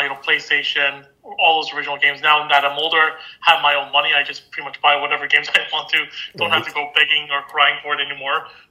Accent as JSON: {"language": "English", "town": "Toronto", "region": "Ontario", "country": "Canada", "tie": "born or raised there", "said": "when I was growing up in Toronto, around like when I was 6 years old"}